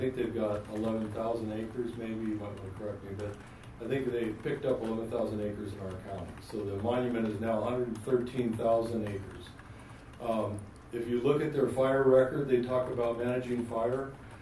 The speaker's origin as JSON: {"language": "English", "town": "Hornbrook", "region": "California", "country": "United States", "said": "I'm from Hornbrook. I'm a rancher and an ecologist up there."}